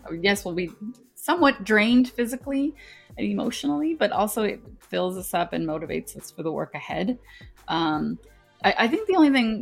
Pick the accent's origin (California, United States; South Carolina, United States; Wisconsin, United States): California, United States; so I'm Mexican American, if folks didn't already know this, born and raised in California, daughter of Mexican immigrants, whom I love.